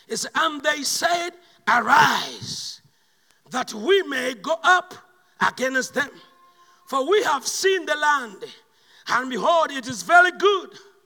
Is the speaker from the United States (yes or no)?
no; Uganda; I'm from Uganda, but I wouldn't allow them to vaccinate me because I was so scared to get vaccine in Uganda.